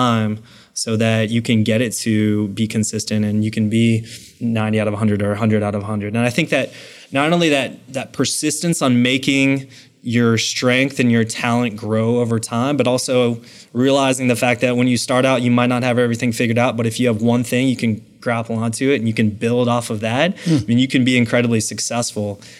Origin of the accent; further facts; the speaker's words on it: Dallas, Texas, United States; moved away; No, I grew up in Dallas, Texas. So moved up here 11 years ago, didn't know anyone